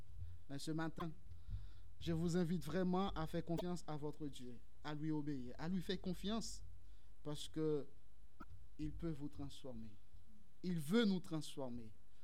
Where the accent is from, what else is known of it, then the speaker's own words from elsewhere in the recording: Haiti; quand j'étais un peu plus jeune, chez moi en Haïti, le matin, on faisait une sorte de tournée pour prier dans les quartiers.